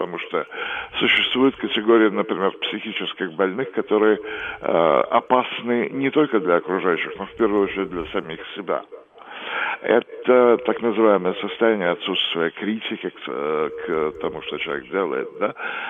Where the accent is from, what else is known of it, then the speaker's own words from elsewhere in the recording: Russia; я позволю себе как россиянин выразить свое отношение